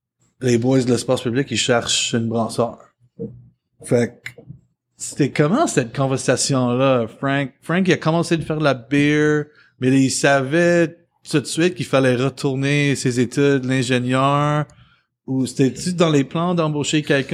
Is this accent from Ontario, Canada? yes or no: yes; Hamilton, Ontario, Canada; also born or lived in Burlington; Moi, je disais que j'ai agrandi à Hamilton et Burlington, Ontario